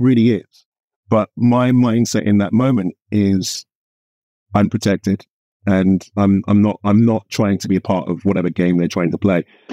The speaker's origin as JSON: {"language": "English", "region": "London", "country": "United Kingdom", "tie": "born or raised there", "said": "When I was a kid, growing up in London"}